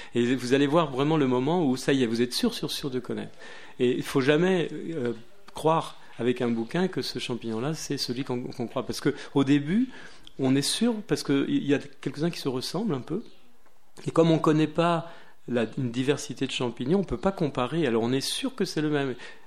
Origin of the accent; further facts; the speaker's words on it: Paris, Île-de-France, France; also born or lived in Creuse; moi, je suis parisien et je ne connaissais pas du tout ça. Et puis, j'ai vécu en Creuse. C'est vrai que j'ai vécu en Creuse en famille.